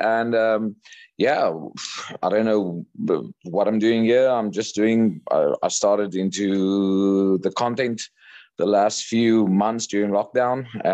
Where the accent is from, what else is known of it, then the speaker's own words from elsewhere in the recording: South Africa; now in Vietnam; I'm from South Africa. I've been in Vietnam for about 3 years now.